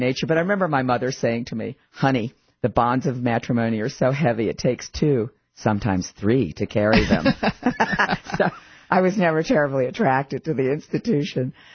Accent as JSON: {"language": "English", "region": "the South", "country": "United States", "tie": "born or raised there", "said": "Well, a child growing up in the South, I mean, I had to do cotillion, I had to do Bible school, I had to do catechism."}